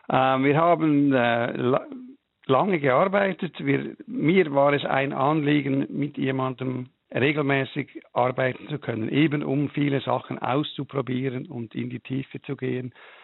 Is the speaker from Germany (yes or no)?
no; Lucerne, Switzerland; Und ich bin ja aus Luzern, ich bin da geboren und wohne immer noch da.